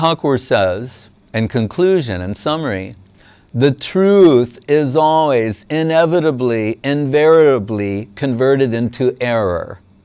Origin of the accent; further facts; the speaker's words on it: New York, United States; found interesting since I was a teenager, as we mentioned before, growing up in New York, reading Bhagavad Gita